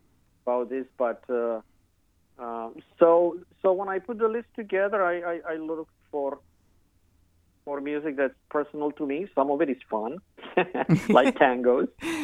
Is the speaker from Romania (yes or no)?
yes; Romania; And so I heard it a number of times growing up in Romania.